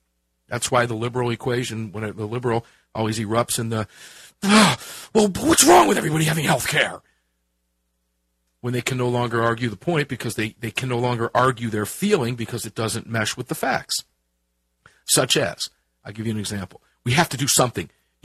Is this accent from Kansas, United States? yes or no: no; Tampa, Florida, United States; hopefully at an event down at my hometown in Tampa, Florida, in the very, very near future.